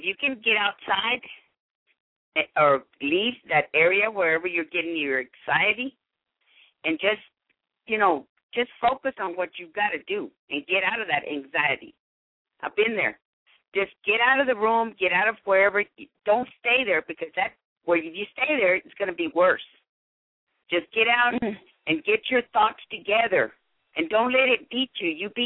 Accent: Texas, United States; I mean, I'm from Texas.

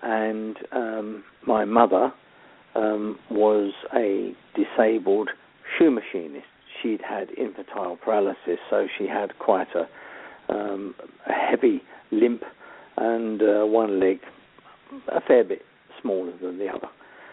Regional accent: London, United Kingdom; And I was brought up then in the East End

